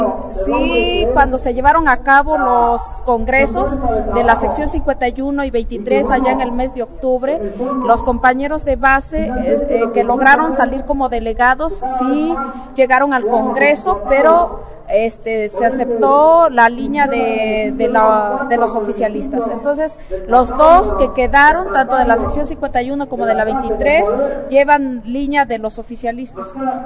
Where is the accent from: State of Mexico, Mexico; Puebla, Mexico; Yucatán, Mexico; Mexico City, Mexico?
Puebla, Mexico; venimos del estado de Puebla